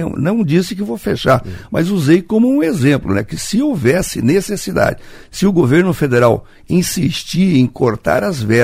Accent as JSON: {"language": "Portuguese", "country": "Brazil", "said": "eu sou patriota, sou brasileiro, né?"}